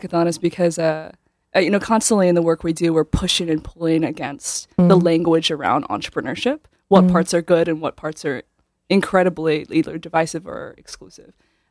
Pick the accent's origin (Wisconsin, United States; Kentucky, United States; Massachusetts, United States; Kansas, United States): Kentucky, United States; Lexington; I'm a Lexington. I'm from Lexington